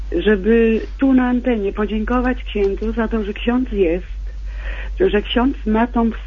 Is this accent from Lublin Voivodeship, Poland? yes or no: no; Legnica, Lower Silesian Voivodeship, Poland; Jestem z Legnicy. Jestem mamą Konrada.